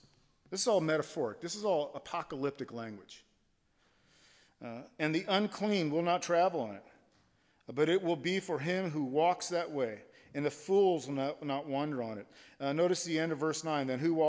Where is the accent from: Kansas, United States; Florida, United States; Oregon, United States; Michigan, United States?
Florida, United States; Miami; when I was a little kid growing up in Miami, we had these blinds.